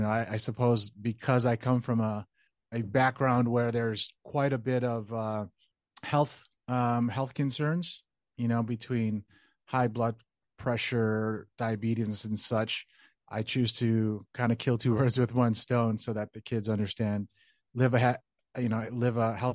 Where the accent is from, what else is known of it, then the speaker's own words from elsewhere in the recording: Chicago, Illinois, United States; So not understanding that, being born and raised in Chicago, I just always looked at it as I felt like I had to earn my own and help in that sense.